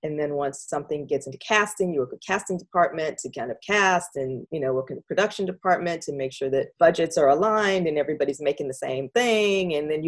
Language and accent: English; Atlanta, Georgia, United States; Well, yeah, I grew up in Atlanta, Georgia. Didn't know anybody who worked in the film business.